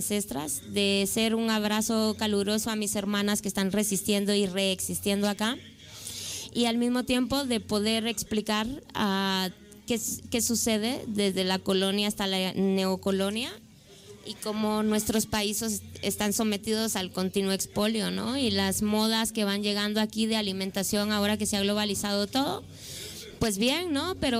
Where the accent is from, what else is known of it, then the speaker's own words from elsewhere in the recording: Guatemala; now in Spain; yo soy de origen guatemalteco. Entonces, bueno, yo llego aquí en el 2002